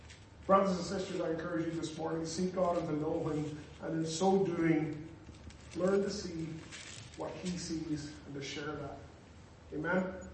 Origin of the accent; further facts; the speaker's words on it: Ireland; maybe this is I grew up in Ireland. We're much more direct, and we make fun of each other all the time.